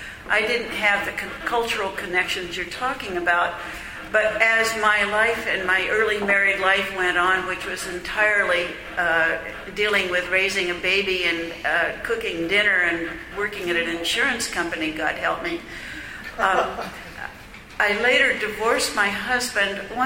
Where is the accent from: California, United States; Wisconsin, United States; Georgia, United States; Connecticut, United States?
California, United States; Los Angeles; Came back to California, where I'd been born and raised in Los Angeles